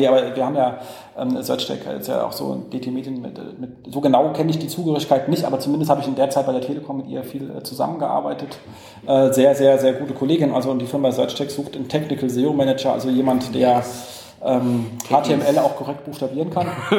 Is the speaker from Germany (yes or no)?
yes; Berlin, Germany; also für uns als Berliner, Straßenreinigung.